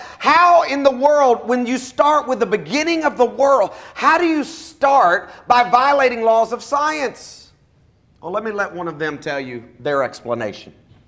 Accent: Franklin, Tennessee, United States; We were driving around my hometown there in Franklin, Tennessee

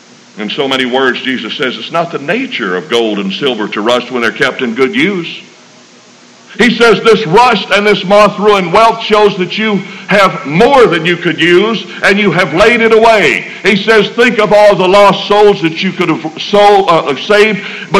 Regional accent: Alabama, United States; I was raised in Alabama. And in Alabama, we have cows. I used to go to my grandfather's house close to center Alabama.

